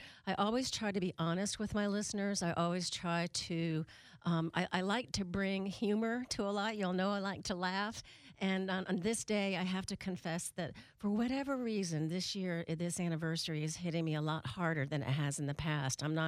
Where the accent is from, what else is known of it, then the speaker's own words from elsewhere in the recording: Atlanta, Georgia, United States; Many of y'all know, I'm a girl from Atlanta. I went to University of Georgia.